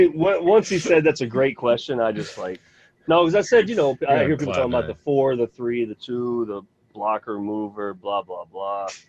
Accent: Louisiana, United States; now in Virginia, United States; I'm from Louisiana and I'm in Virginia

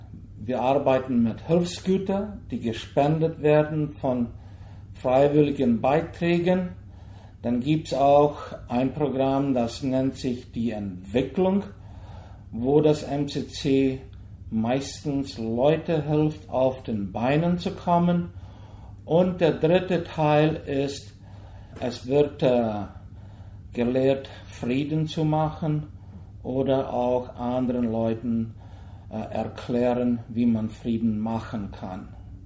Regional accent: Hochstadt, Boquerón, Paraguay; Ich komme ursprünglich aus Hochstadt oder aus Paratur Südmenno.

